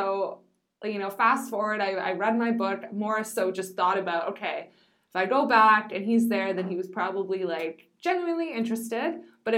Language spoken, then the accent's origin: English; Canada; And he asked me, you know, where are you from? And I said, Canada.